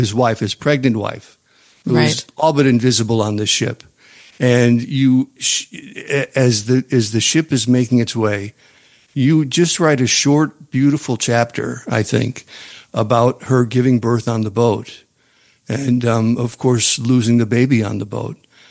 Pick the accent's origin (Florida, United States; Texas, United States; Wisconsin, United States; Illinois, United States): Illinois, United States; Manteno; I'm from Mantino, there's a town there